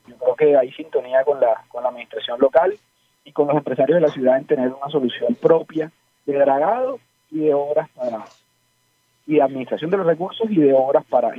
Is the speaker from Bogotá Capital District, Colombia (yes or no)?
no; Barranquilla, Atlántico, Colombia; Nosotros como barranquilleros, unidos con la alcaldía, unidos con los sectores productivos de la ciudad